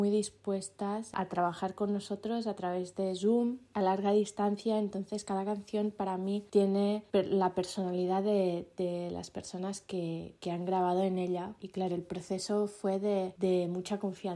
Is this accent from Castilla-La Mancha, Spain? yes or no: no; Catalonia, Spain; soy de Lampordà y estáis escuchando mi nuevo EP